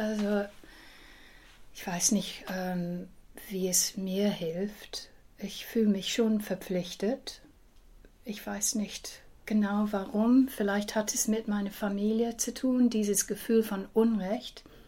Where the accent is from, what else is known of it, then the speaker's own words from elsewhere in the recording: England, United Kingdom; also born or lived in London; now in Cologne, Germany; Ich bin in London geboren, in England aufgewachsen. Meine Familie stammt aus Köln und Ulm und Berlin. Aber ich hatte Familie in Köln und wir waren als Kind sehr oft hier zu Besuch.